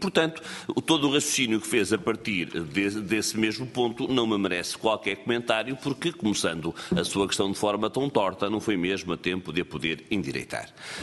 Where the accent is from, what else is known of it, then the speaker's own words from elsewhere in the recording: Porto, Norte, Portugal; Sim, sou surdo, sim, sou careca e sim, também sou do Porto.